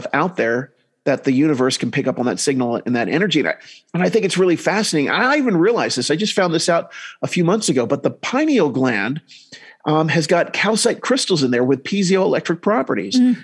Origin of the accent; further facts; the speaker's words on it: New Jersey, United States; now in Utah, United States; Even though I grew up in New Jersey, then I wound up moving to Utah.